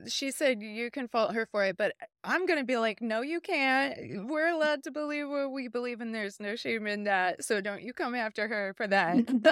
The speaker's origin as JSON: {"language": "English", "region": "Bible Belt", "country": "United States", "tie": "born or raised there", "said": "I grew up in the Bible Belt, and it was very much seen as you need to get right with God."}